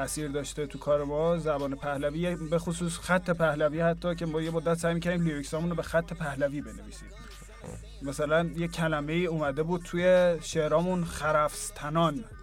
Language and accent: Persian; Tehran, Tehran Province, Iran; گفتم اه منم ونکم. کدوم سمت ونک؟